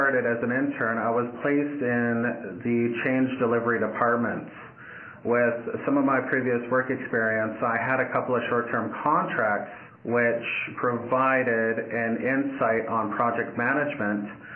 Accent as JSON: {"language": "English", "town": "Williams Lake", "region": "British Columbia", "country": "Canada", "tie": "born or raised there", "also_born_or_lived": "Kamloops", "said": "I was born in Kamloops, British Columbia. I was raised in Williams Lake in the Shuswap territory. That would be the Tsleil-Waututh Nation."}